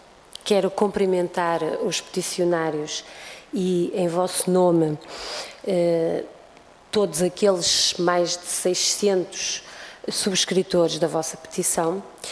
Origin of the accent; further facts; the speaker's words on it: Vila Nova de Cerveira, Norte, Portugal; sou de Vila Nova de Cerveira, portanto sei muito bem a que é que vocês se referem